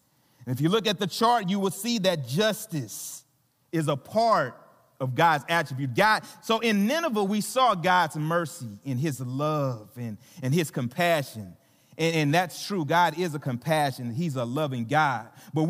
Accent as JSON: {"language": "English", "region": "the South", "country": "United States", "accent": "Southern", "said": "I'm going to say Nahum in my southern accent"}